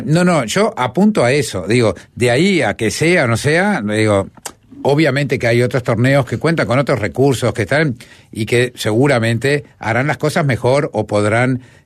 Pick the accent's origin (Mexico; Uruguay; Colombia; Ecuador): Uruguay; somos los uruguayos